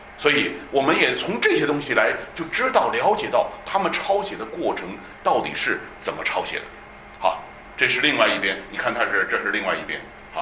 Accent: China; 那我们中国人从来没进步过，一直落后，因为我们一直还用象形文字

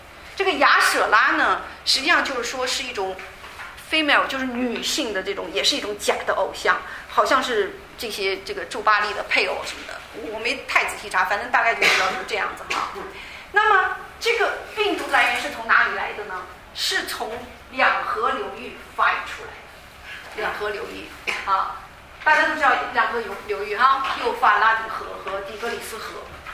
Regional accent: China; 不像我们中国人啊，随便起个名

